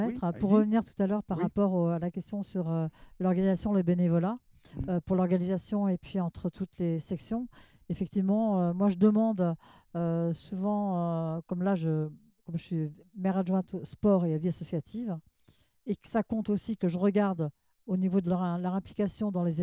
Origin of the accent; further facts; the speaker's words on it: Paris, Île-de-France, France; now in Meudon, France; moi, je suis originaire de Paris, Saint-Germain-des-Prés, donc voilà. Oui. Je suis arrivée en 88 à Meudon. Je suis arrivée en 88. Et là, j'ai découvert Meudon.